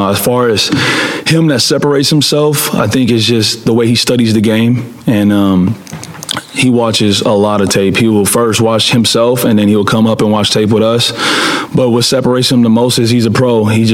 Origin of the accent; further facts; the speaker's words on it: California, United States; I'm from California, Boogie's from California